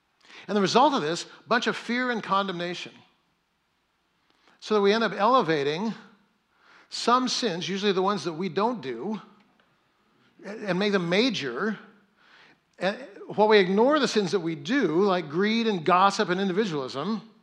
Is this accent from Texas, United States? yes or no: no; Fresno, California, United States; now in Germany; I grew up in Fresno, which is very kind of, if you're a Baptist in Fresno, then you don't drink any alcohol ever, right?